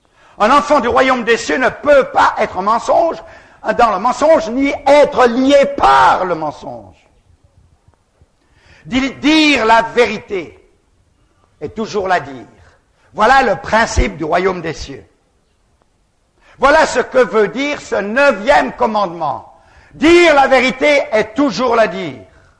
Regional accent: Gabon; Je me souviens quand j'étais un petit garçon, j'ai grandi là-bas au Gabon

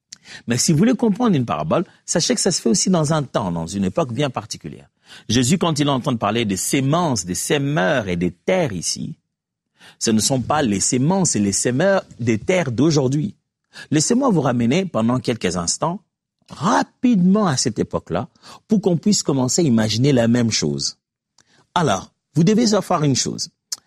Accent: DR Congo; Moi, je suis d'Afrique, tout vous le dit. Et nous, en particulier en République démocratique du Congo, un pays rempli

